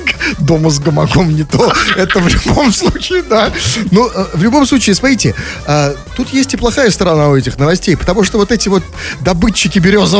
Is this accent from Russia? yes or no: yes; Saint Petersburg, Russia; Как мы, петербуржцы, культурная столица.